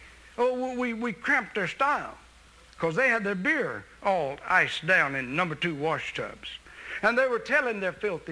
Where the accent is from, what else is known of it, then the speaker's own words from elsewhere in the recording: Camden, United States; also born or lived in Millville; in Millville, where everybody else lived, but I was raised in Camden, they came, the Camden people came to Millville and got my daddy to move all of us to Camden